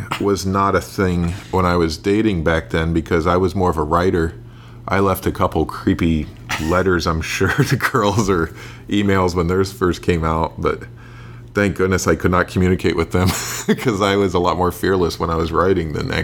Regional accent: Ohio, United States; Yes. Yeah, just the things that happen there, how you have to go to a different town just to, you know, go to a mall or something like that.

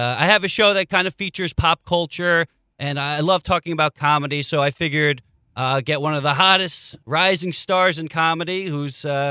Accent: Long Island, New York, United States; I am from Long Island, Nassau County

